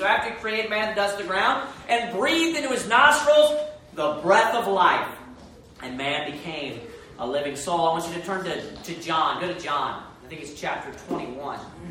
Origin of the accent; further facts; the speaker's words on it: the South, United States; accent: southern; You know, I got my southern accent there.